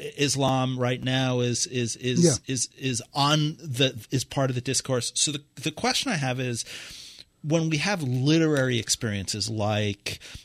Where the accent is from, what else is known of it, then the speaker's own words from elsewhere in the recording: New York City, New York, United States; accent: New York; I grew up in New York City in a very poor neighborhood, in a very bad neighborhood.